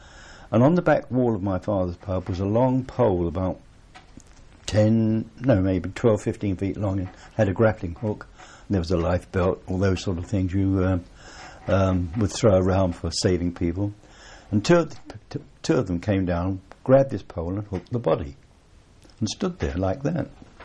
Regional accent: London, United Kingdom; I was born on the Isle of Dogs in 1922 in a pub called the Builder's Arms. But I moved out of it when I was about 2 months old and spent the rest of my growing up in the Prince of Wales in Acne, down the River Lee

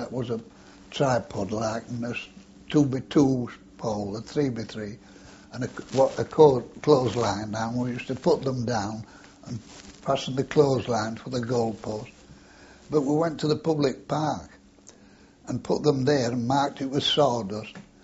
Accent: Leeds, Yorkshire and the Humber, United Kingdom; born there; I was born in Leeds, near St. James's Hospital, Leeds, in 27th of June, 1896.

